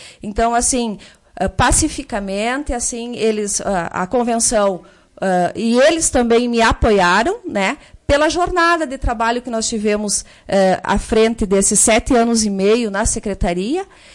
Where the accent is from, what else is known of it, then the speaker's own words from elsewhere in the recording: Capão Bonito do Sul, Rio Grande do Sul, Brazil; Eu sou de Capão Bonito do Sul, natural de Capão Bonito do Sul. Tive a oportunidade de ser alfabetizada numa escola do interior de Capão Bonito do Sul